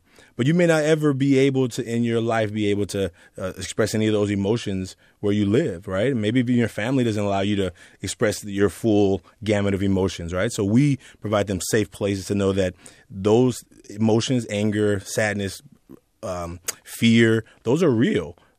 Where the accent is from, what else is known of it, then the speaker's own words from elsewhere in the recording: Oakland, California, United States; You know, I grew up in Oakland, so there were certain tools I had to use walking from home to school.